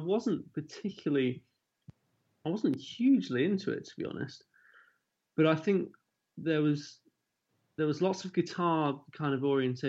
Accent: Chiswick, London, United Kingdom; Where did I grow up? In Chiswick on Devonshire Road.

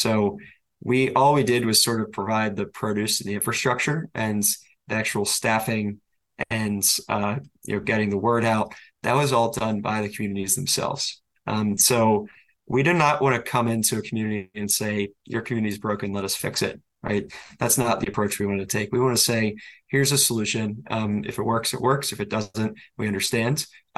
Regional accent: Baltimore, Maryland, United States; I am born and raised in Baltimore.

